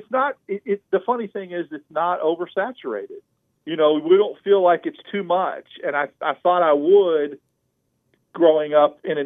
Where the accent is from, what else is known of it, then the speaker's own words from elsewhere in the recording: Arizona, United States; You know, I know growing up in Arizona, they would not allow the season to kick off until the Friday before Labor Day.